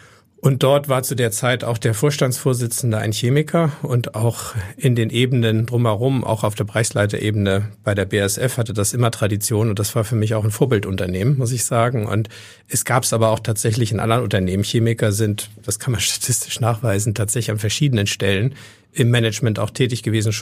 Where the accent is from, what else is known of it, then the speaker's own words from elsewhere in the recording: Hamburg, Germany; Tatsächlich bin ich in Barmbek geboren. Okay. Und dann in Wandsbek und später in Schnelsen und dann war ich in Rissen.